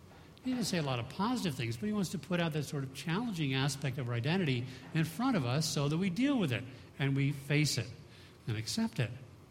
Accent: Vancouver, British Columbia, Canada; "Man, I'm from Vancouver, eh?"

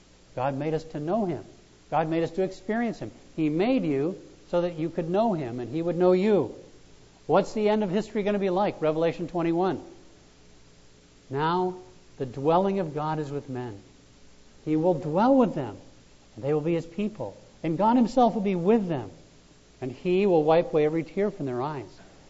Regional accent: Connecticut, United States; I said, well, I grew up in Connecticut and I'm going to college in Massachusetts.

